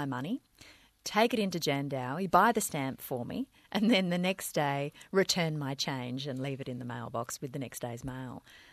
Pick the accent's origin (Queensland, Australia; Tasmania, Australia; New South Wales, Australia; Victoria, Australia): New South Wales, Australia; Sydney; You know, he knew I was the Sheila from Sydney who'd come to live on Stu's farm.